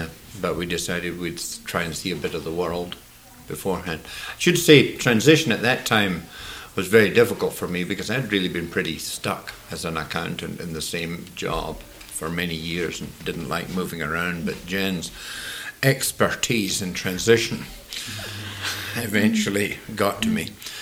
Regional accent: Scotland, United Kingdom; moved away as an adult; now in New Zealand; Basically, I was brought up in Scotland.

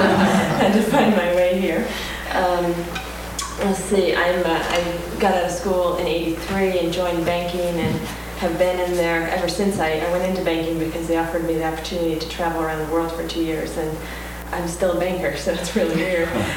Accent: New Jersey, United States; I was brought up in New Jersey and found my way to Washington about 10 years ago.

